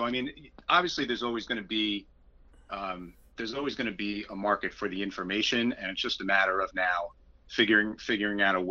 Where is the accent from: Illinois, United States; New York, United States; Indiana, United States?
New York, United States; Long Island; I grew up on Long Island, and I love all the sports, and I love the New York teams